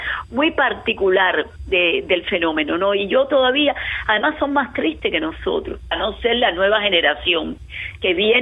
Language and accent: Spanish; Havana, Cuba; accent: Cuban; Yo soy cubana y me muero siendo cubana. Y de Jesús María, la parte más auténtica de La Habana Vieja.